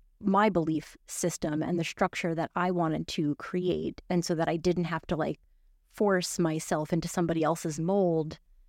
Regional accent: Brooklyn, New York, United States; I grew up in Brooklyn. I grew up in New York.

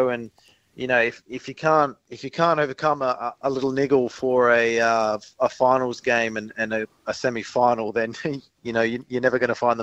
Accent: Adelaide, South Australia, Australia; Obviously, I love being here at Adelaide. It's my hometown club, and I'm playing some excellent football here.

